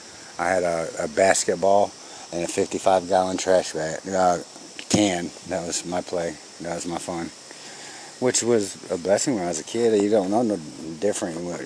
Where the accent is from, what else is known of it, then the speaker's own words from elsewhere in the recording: Georgia, United States; now in Quad Cities, United States; As a child, I grew up mostly in Georgia. I'm not from Illinois or Chicago. I'm actually not even really from Chicago. I'm in the Quad Cities, which is not nowhere near Chicago